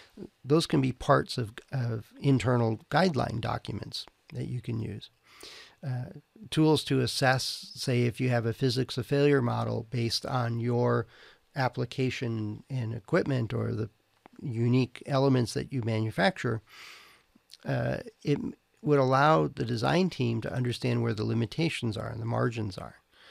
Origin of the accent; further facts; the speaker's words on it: California, United States; I guess because I'm from California, I'll mention